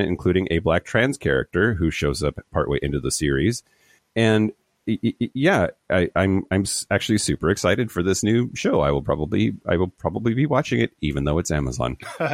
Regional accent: Yakima, Washington, United States; I grew up in Yakima mm-hmm. County. There's like, it's deep, deep red.

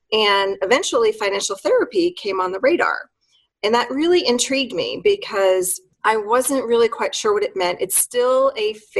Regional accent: New York, United States; moved away as an adult; also born or lived in Midwest; now in Colorado, United States; So it was in 2014 when we had moved to Colorado. I'm originally from New York. And so we had moved to Colorado. We'd been living in the Midwest for many, many years.

